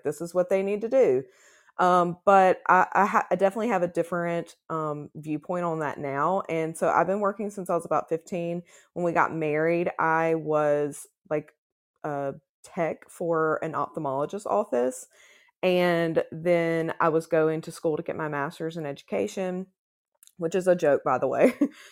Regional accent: the South, United States; I grew up in the South. And so you grow normally, if you're in the South, you grow up in church as well. And I grew up in an SVC church.

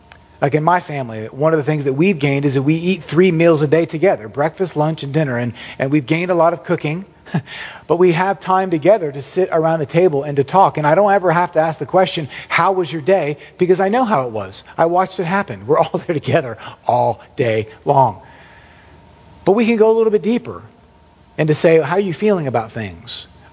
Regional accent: Orlando, Florida, United States; It's just one of my memories of the summer growing up in Orlando

